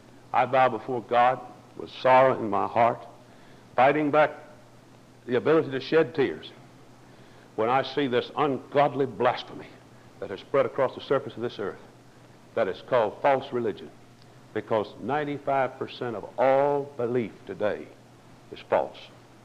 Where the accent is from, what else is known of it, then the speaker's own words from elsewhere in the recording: Arkansas, United States; And when I was growing up in North Arkansas, I was taught that when you get saved, an angel writes your name in the book of life.